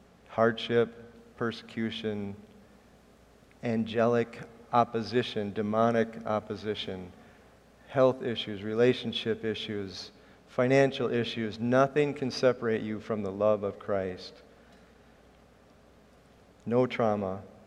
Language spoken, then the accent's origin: English; Chicago, Illinois, United States; I'm from Chicago, and you can be in the top of the John Hancock Building or what was the Sears Tower, now it's the Willis Tower.